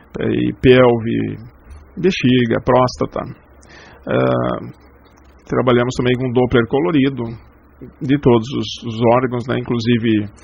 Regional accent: Espumoso, Rio Grande do Sul, Brazil; como eu sou natural de Espumoso, eu trabalho aqui porque eu gosto da cidade

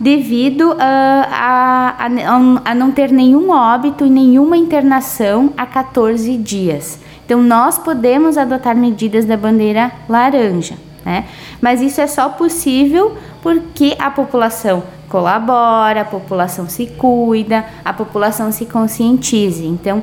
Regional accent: Rio Grande do Sul, Brazil; o chimarrão é bom, todo mundo gosta, nós somos gaúchos, gostamos de um bom chimarrão.

